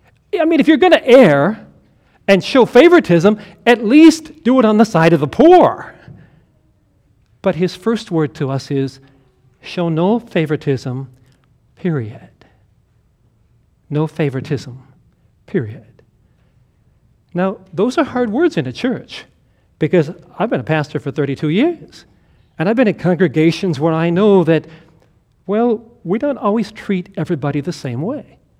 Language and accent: English; New Richmond, Wisconsin, United States; When I grew up in New Richmond, Wisconsin, at First Lutheran Church, there was an older couple named George and Maida Gregerson.